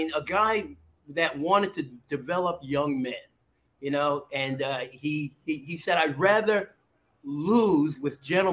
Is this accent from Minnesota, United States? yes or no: no; Long Island, New York, United States; In Long Island, New York.